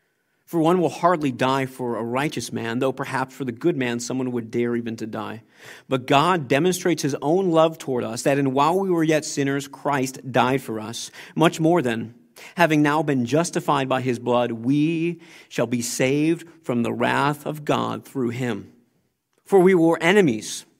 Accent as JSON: {"language": "English", "country": "United States", "said": "I'm from America. My wife's from France."}